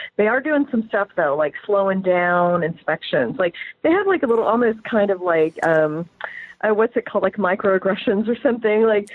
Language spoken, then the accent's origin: English; Kokomo, Indiana, United States; But I'm from Kokomo.